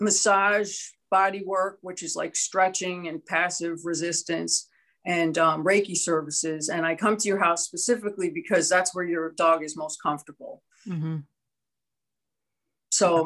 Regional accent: New Jersey, United States; Well, I grew up in New Jersey, and growing up, I had a fondness of animals

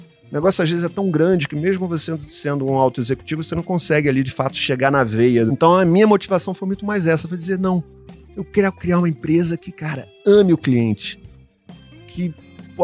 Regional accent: Rio de Janeiro, Brazil; also born or lived in São Paulo / United States; Sou carioca. Tá. Mas já não moro há 15 anos no Rio.

